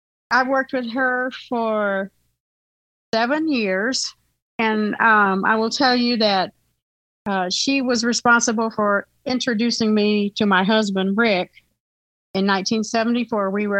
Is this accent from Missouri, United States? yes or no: no; Macon, Georgia, United States; because I'd never been on any kind of train, because I grew up in Macon, Georgia. We still don't have anything like that there